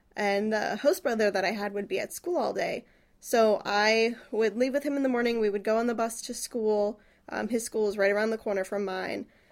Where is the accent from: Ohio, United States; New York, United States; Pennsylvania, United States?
New York, United States; I am from New York. I live a little bit more than 800 miles away from Valpo.